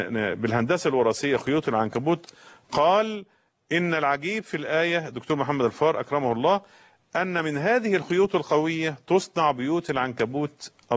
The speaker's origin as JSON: {"language": "Arabic", "country": "Egypt", "said": "يعني حتى العوام عندنا في مصر يقولون عن البيوت المنهارة والمفككة أسريا"}